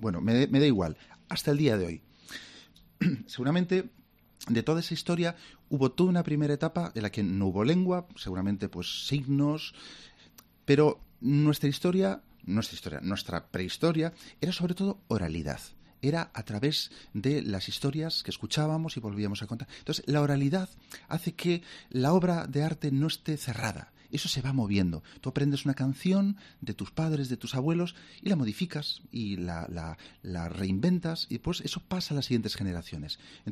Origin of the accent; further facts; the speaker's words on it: Galicia, Spain; born there; como nací en Galicia, era como el paso natural.